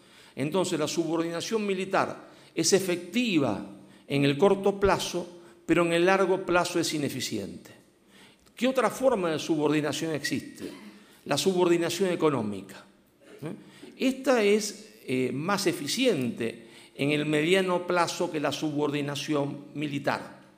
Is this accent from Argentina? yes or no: yes; Argentina; porque soy argentino y entonces hablo sin pronunciar la B corta, la B larga, sobre todo sin la S y sin la Z, entonces tenemos un castellano andaluz nosotros allá.